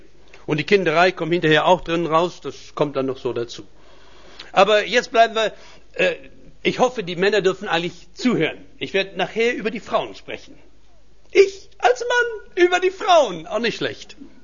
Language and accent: German; Berlin, Germany; Ich komme eigentlich aus Berlin.